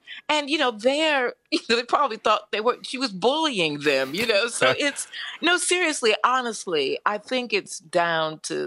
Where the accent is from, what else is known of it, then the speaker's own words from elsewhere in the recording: Chicago, Illinois, United States; born there; since you mentioned I was born in Chicago.